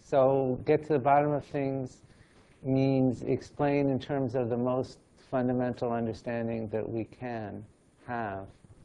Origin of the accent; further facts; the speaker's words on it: New York, United States; Yeah, I'm from New York originally.